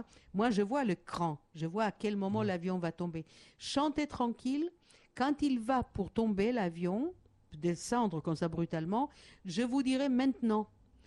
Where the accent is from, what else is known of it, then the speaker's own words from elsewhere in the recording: Israel; French is a second language; écoutez-moi, j'existe, je viens d'Israël et je vais vous chanter quelques chansons. J'ai un gros accent, bien sûr